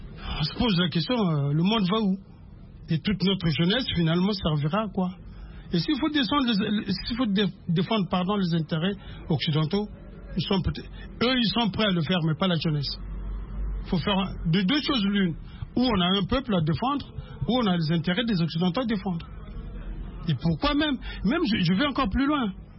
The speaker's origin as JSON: {"language": "French", "country": "Republic of the Congo", "lives_now": "Paris, France", "said": "Je suis du Congo, Congo-Brazza."}